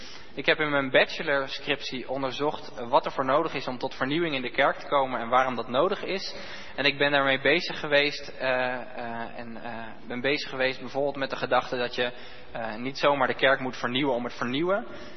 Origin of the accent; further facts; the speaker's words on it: Ede, Gelderland, Netherlands; now in Utrecht, Netherlands; Ja, ik kom uit Ede. Daar ben ik eigenlijk geboren en getogen. En toen ik ging studeren ben ik naar Utrecht verhuisd, maar ik ben dus in Ede opgegroeid. Ook in een Nederlands gereformeerde kerk.